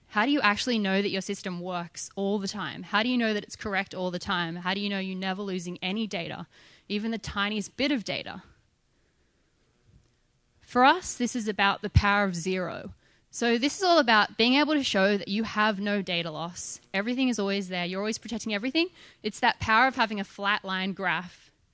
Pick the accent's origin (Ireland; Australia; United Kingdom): Australia; now in San Francisco, United States; And I'm Australian. I live in San Francisco.